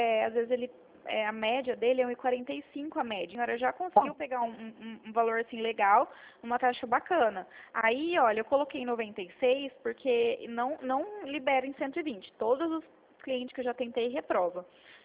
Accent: Presidente Prudente, São Paulo, Brazil; eu sou de Presidente Prudente

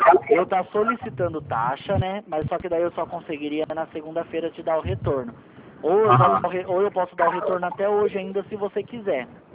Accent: São Paulo, Brazil; Eu não sou de Brasília, eu sou aqui de São Paulo

